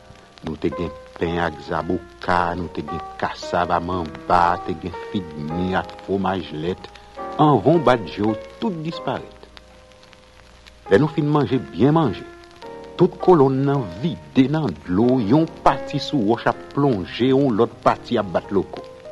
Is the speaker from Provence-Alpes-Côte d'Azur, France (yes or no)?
yes; Marseille, Provence-Alpes-Côte d'Azur, France; accent: Marseille; Moi, j'aime me promener sur la Canebière et entendre tout le monde parler avec mon accent, le plus bel accent de France.